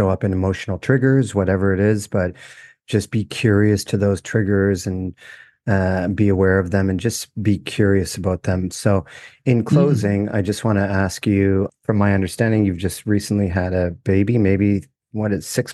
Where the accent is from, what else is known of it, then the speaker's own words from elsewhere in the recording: Toronto, Ontario, Canada; we're from Toronto.